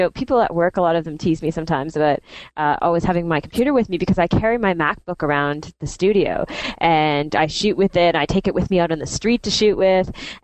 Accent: Toronto, Ontario, Canada; from Toronto.

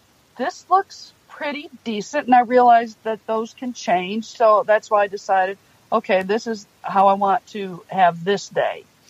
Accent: Michigan, United States; Exactly, because I grew up in Michigan, and we would travel to Oklahoma and Texas by train.

